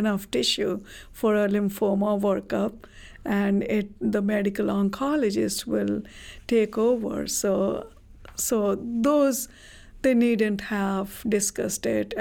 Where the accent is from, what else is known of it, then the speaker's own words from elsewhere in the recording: India; I come from India